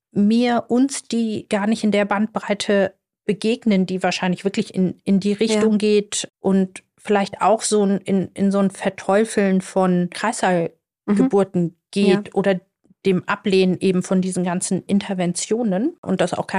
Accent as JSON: {"language": "German", "region": "North Rhine-Westphalia", "country": "Germany", "said": "Ah, ich komme ja ursprünglich aus dem Ruhrgebiet und habe da gelernt und hatte da auch schon eine Praxis."}